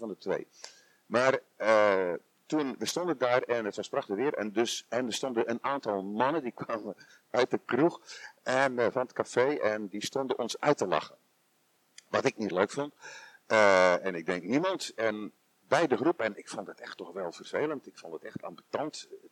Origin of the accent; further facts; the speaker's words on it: Zeeland, Netherlands; now in Belgium; Dus wij zijn, ik kom van Zeeland van origine.